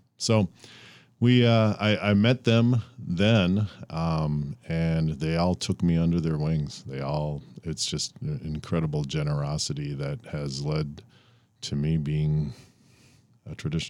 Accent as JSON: {"language": "English", "town": "Minneapolis", "region": "Minnesota", "country": "United States", "tie": "born or raised there", "said": "I'm born and raised in South Minneapolis. I've been a Minneapolis person my whole life."}